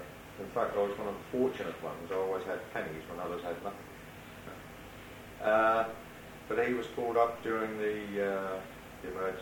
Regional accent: Ipswich, East of England, United Kingdom; also born or lived in London; Ipswich. Didn't grow up in London. My parents moved from London to Ipswich. And I was brought up just on the outskirts of Ipswich, a place called Nacton.

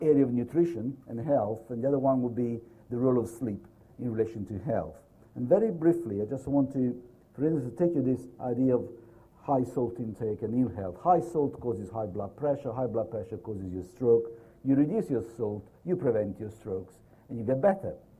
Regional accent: Naples, Campania, Italy; English is a second language; I come from Naples originally. This is a Mediterranean country.

